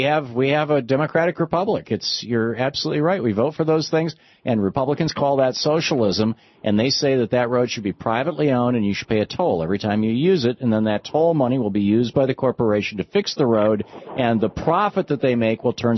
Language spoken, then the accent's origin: English; Michigan, United States; where I grew up in Michigan, you know, the county roads sometimes had a letter to designate the county